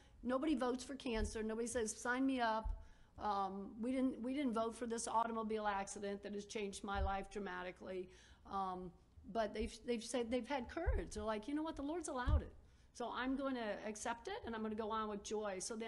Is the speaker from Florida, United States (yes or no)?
yes; Delray Beach, Florida, United States; I'm from Delray Beach. So we had a little bit of Milwaukee, a little bit of Delray.